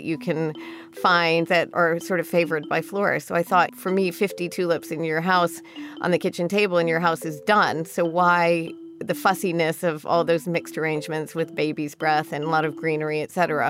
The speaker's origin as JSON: {"language": "English", "town": "Dallas", "region": "Texas", "country": "United States", "tie": "born or raised there", "moved": "as an adult", "lives_now": "New York City, United States", "said": "So I grew up in Dallas, Texas, which was a wonderful place to grow up, but I always felt like there was something more for my life than what there was in Dallas, Texas."}